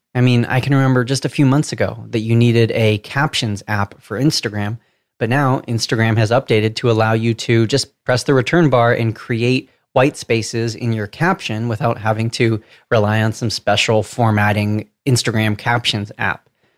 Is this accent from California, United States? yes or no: yes; California, United States; accent: Southern California; decipher my Southern California accent